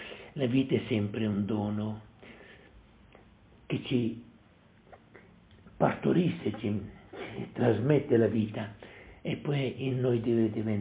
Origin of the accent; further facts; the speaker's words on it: Parma, Emilia-Romagna, Italy; Anche se nella mia terra dove sono cresciuto, a Parma